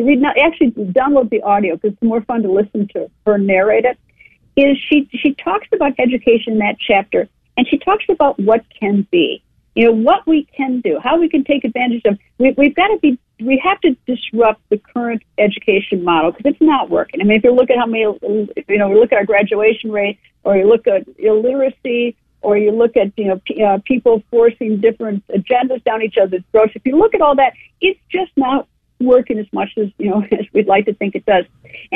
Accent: Midwest, United States; I grew up in the Midwest, and where I think that, tends to be a little bit, at least it was, I don't know, it's been years.

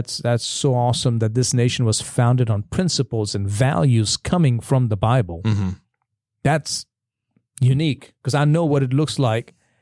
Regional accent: India; because already growing up in India as a Christian, I was already partial

